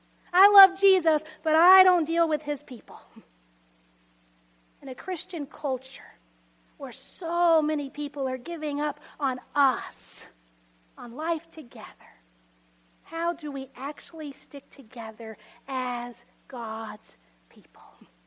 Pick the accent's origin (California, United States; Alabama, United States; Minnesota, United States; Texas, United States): Texas, United States; I came from Texas. I was like, where have I landed?